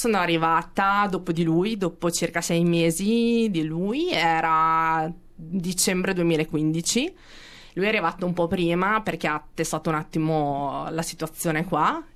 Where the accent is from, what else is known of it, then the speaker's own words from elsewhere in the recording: San Felice sul Panaro, Emilia-Romagna, Italy; now in Australia; Ho 34 anni e vengo dalla provincia di Modena, da un paesino, San Felice sul Panaro.